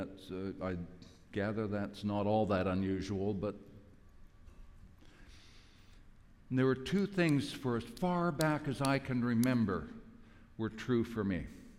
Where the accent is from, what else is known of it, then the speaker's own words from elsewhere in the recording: Winnipeg, Manitoba, Canada; Now you understand, I come from Winnipeg.